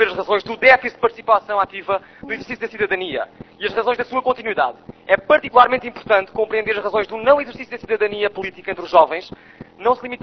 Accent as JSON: {"language": "Portuguese", "town": "Vendas Novas", "region": "Alentejo", "country": "Portugal", "said": "Nós somos de Vendas Novas, vimos representar o Distrito de Évora."}